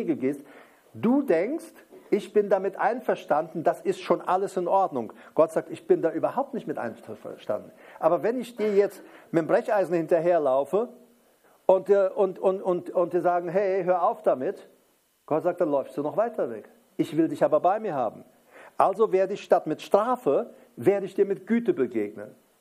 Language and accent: German; Paraguay; Und ich bin ja aufgewachsen in Südamerika, in Paraguay, in einer Kolonie. Das waren Mennoniten, das waren aber nicht die Strengen bei uns. Bei uns, das waren so, man nennt die so die Weltlicheren.